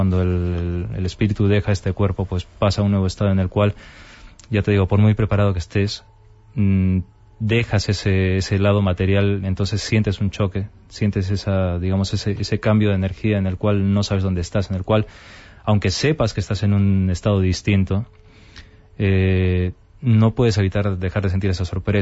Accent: Peru; now in Madrid, Spain; yo soy de Perú. Y mi abuela falleció en Arequipa, en el sur de Perú, y yo estaba aquí en Madrid.

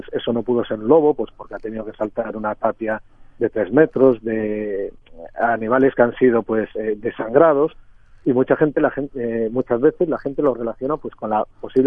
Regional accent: Galicia, Spain; Galicia, porque yo soy gallego

